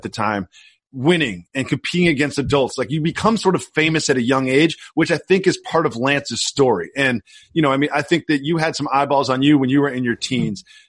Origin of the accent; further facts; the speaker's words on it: Massachusetts, United States; growing up in Massachusetts where I was, there was no such thing outside of BMX biking where cycling was competitive, like racing.